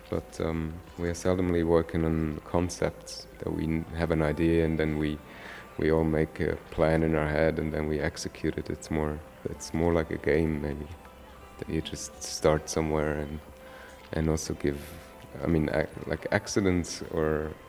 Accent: Switzerland; now in Berlin, Germany; I'm from Switzerland

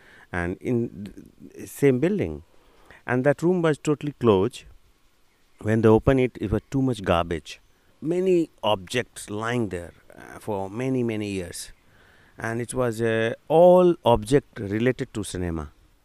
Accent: India; English is a second language; I came from India. I live and work in New Delhi, outside of New Delhi.

